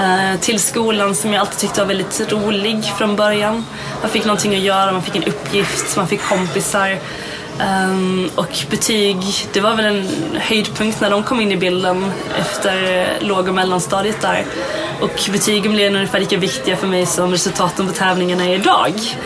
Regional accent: Kristianstad, Skåne, Sweden; Född och uppvuxen i Kristianstad. Vi bodde på en liten gård i Stavesvad som ligger 2 mil norr om Kristianstad ungefär.

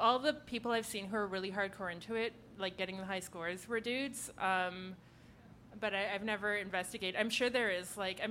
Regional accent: Ottawa, Ontario, Canada; now in Toronto, Canada; I'm from Ottawa

